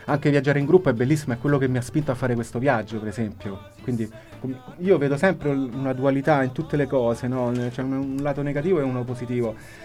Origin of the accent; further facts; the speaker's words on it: Abruzzo, Italy; io ne parlavo anche durante il viaggio delle mie origini abruzzesi, del mio paese